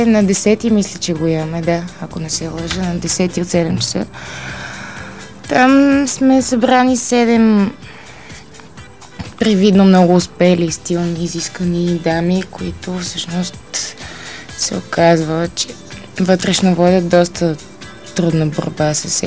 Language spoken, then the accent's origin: Bulgarian; Sofia, Sofia City, Bulgaria; Да, от София съм.